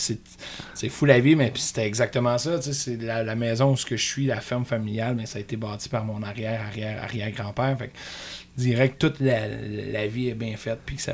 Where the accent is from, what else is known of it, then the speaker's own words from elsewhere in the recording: Brébeuf, Quebec, Canada; moi je viens des Laurentides, on est dans le coin de Mont-Tremblant, des petits villages, là, La Conception, La Belle, Brébeuf, moi je viens de Brébeuf.